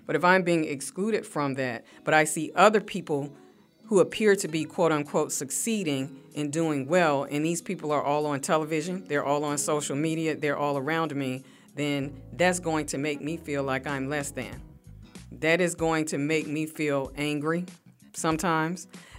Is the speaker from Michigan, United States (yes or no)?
no; Birmingham, Alabama, United States; I actually, I'm from Birmingham, Alabama.